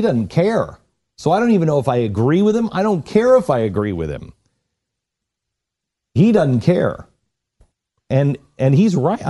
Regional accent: New York, United States; And, you know, I'm from New York, and they're like, dude, don't go here.

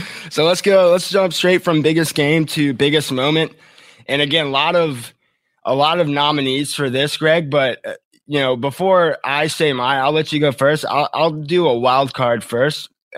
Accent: Savannah, Georgia, United States; Yeah, and look, I grew up in Savannah.

